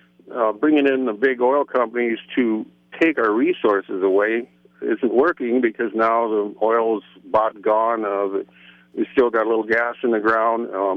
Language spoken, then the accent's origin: English; Seldovia, Alaska, United States; I was born and raised in Seldovia, and borough government was introduced when I was in high school